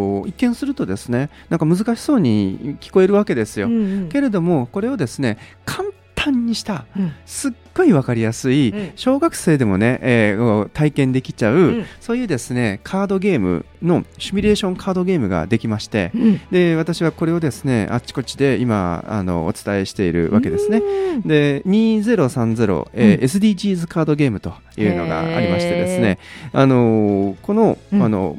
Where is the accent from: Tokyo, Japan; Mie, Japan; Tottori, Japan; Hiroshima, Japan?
Tottori, Japan; 鳥取県鳥取市の方でですね、うん、私の郷里ふるさとの方での開催が決まっておりますね